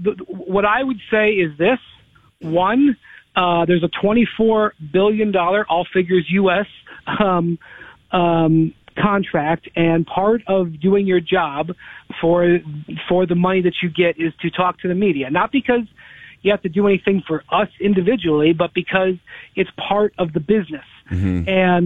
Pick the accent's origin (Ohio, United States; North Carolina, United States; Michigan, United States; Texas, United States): Ohio, United States; Akron; All right, so I'm from the Midwest. I'm from Akron, Ohio.